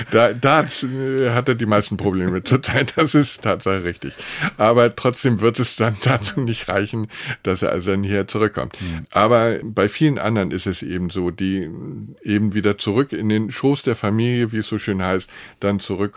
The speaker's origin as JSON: {"language": "German", "town": "Bergen an der Dumme", "region": "Lower Saxony", "country": "Germany", "tie": "born or raised there", "said": "Und das ist nur ein kleiner Ort, das Bergen an der Dumme. Da sind man gerade 900 Einwohner damals gewesen, aber da kannte jeder jeden."}